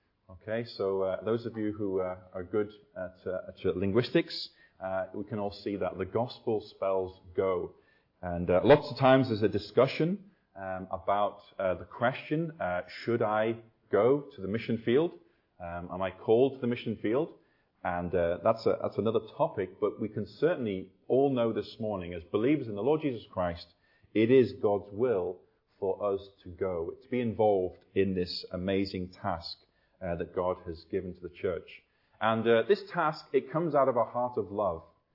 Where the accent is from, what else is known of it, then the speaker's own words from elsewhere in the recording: Liverpool, North West England, United Kingdom; I come from Liverpool. I've had speech therapy, in case you're not sure about the accent.